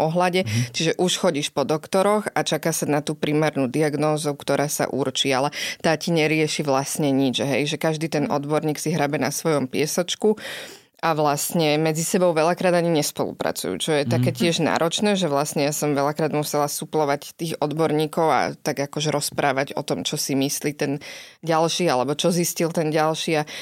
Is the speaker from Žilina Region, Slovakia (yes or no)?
no; Bratislava, Bratislava Region, Slovakia; som z Bratislavy